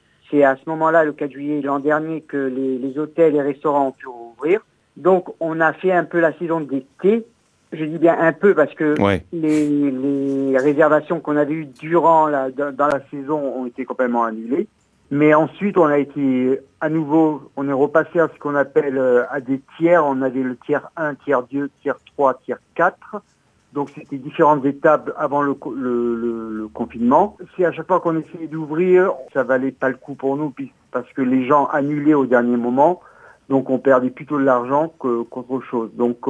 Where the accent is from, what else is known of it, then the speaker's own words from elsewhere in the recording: France; c'est vrai qu'on a cette image en tant que Français par les Anglais